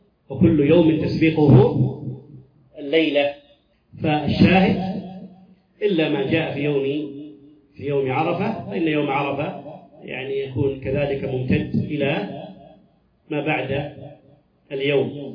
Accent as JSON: {"language": "Arabic", "country": "Saudi Arabia", "said": "عندنا في السعودية"}